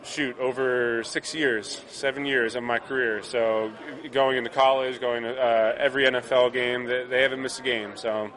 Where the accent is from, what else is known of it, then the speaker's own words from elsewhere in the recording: New Jersey, United States; I'm close to home. I grew up in Jersey, and it's great for my family.